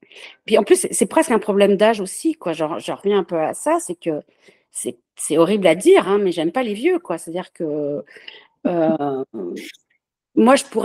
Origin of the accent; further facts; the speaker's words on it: Paris, Île-de-France, France; moi, je vis à Paris et je suis née à Paris